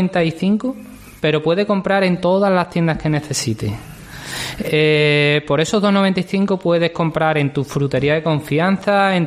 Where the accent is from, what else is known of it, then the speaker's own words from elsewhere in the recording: Almendralejo, Extremadura, Spain; yo quise hacerlo aquí en Almendralejo, yo quise hacerlo en mi pueblo